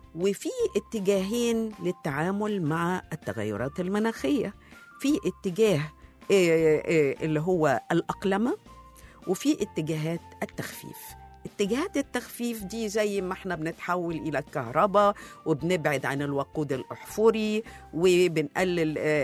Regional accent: Egypt; وعندنا في مصر أكبر رابع محطة على مستوى العالم في الطاقة الشمسية

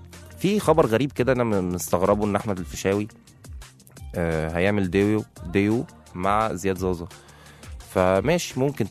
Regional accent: Egypt; احنا كمان كمصريين بنتابع المنتخب قوي

